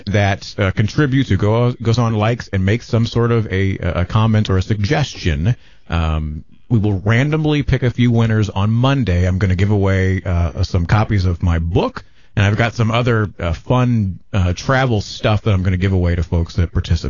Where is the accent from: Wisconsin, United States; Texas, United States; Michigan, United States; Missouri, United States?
Missouri, United States; I was really not doing a lot of stuff here in my home state, our home state of Missouri.